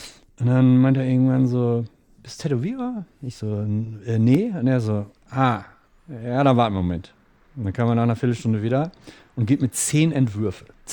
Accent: North Rhine-Westphalia, Germany; Und ich komme ja selber aus dem Ruhrpott oder habe damals noch im Ruhrpott gelebt

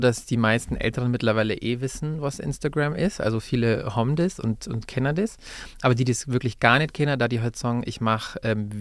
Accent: Wolfratshausen, Bavaria, Germany; also born or lived in Penzberg; Ja, in der Nähe, im Süden von München, in Penzberg. Dann sind wir relativ bald nach Wolfratshausen gezogen, also meine Mama und ich, bei der bin ich aufgewachsen und habe dann dort meine Kindheit und Jugend verbracht.

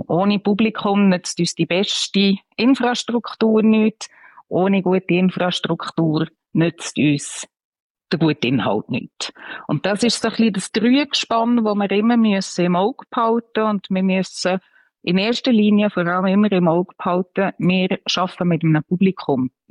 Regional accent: Switzerland; Jetzt glaube ich auch bei uns in der Schweiz, wir sind nicht nur von Amerika abhängig.

